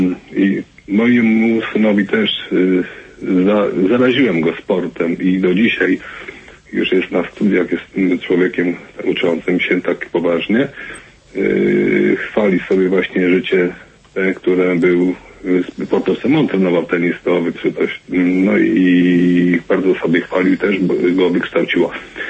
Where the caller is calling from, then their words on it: Łódź, Łódź Voivodeship, Poland; z Łodzi. Mam 48 lat, już troszeczkę mam.